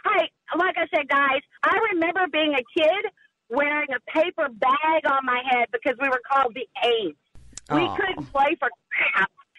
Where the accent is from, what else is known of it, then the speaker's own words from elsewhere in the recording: New Orleans, Louisiana, United States; You dadgum right, born and raised in New Orleans, watched them in Tulane before the dome was built